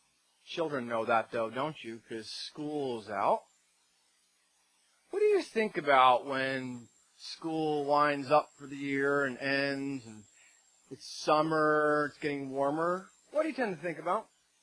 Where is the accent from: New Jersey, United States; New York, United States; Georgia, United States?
New Jersey, United States; And growing up in New Jersey, I used to get spring fever bad